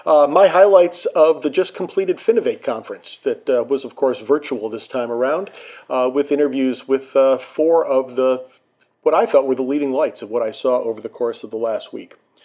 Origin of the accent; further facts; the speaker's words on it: Atlanta, Georgia, United States; normally takes place on the field of Mercedes-Benz Stadium here in my hometown of Atlanta, Georgia.